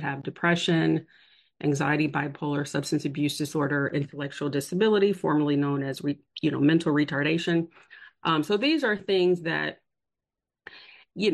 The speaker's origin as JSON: {"language": "English", "town": "Detroit", "region": "Michigan", "country": "United States", "tie": "born or raised there", "said": "I am born and raised in Detroit. And I attended for undergrad at the University of Michigan."}